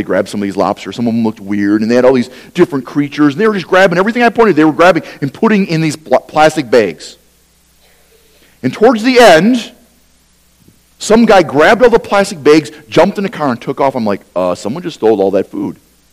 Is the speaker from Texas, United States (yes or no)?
no; Wisconsin, United States; Because they had to find the butter, because I'm from Wisconsin, they didn't really have butter, they had margarine